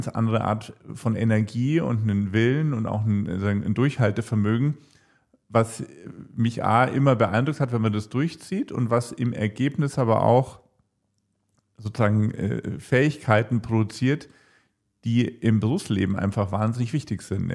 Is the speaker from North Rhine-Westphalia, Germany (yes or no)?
no; Munich, Bavaria, Germany; also born or lived in London; ich bin Münchner, bin in München in Schwabing geboren, hier aufgewachsen, habe BWL studiert, habe ein paar Jahre im Banking in London verbracht und bin 2008 zurückgekommen